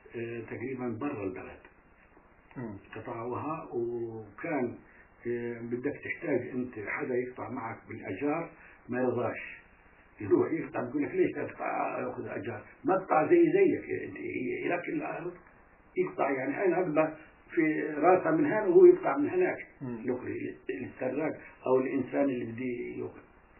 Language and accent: Arabic; Mughallis, Palestine; من قرية مغلس